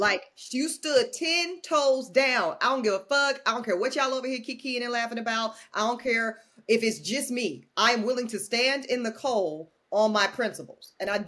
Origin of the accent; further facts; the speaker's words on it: Louisiana, United States; Oh, which is really not only is that weird because I'm black and from Louisiana.